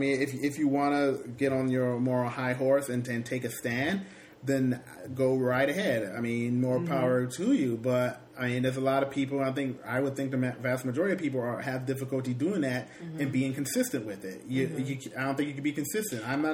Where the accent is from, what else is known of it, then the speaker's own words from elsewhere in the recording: Detroit, Michigan, United States; Because I'm from Detroit. There's no Chick-fil-A's up in Michigan.